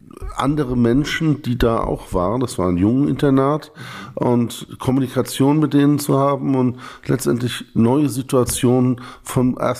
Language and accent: German; Neu-Isenburg, Hesse, Germany; also born or lived in Offenbach am Main; Bin geboren am 1. Januar 1962 in Offenbach am Main, aufgewachsen in Neu-Isenburg, direkt bei Frankfurt